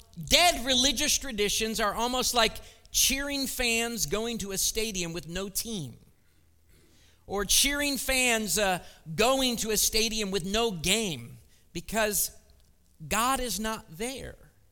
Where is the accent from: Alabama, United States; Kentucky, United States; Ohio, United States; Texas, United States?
Ohio, United States; Well, some of you know this, not all of you do, but I grew up near Cleveland, Ohio. There, I admit it. We got it out. Cleveland.